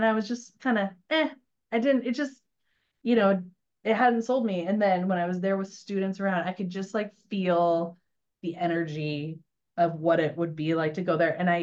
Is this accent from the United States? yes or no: yes; Kent, Washington, United States; I grew up in the Seattle area, in Kent, just south of Seattle. So in my whole family, like born and raised in Kent forever.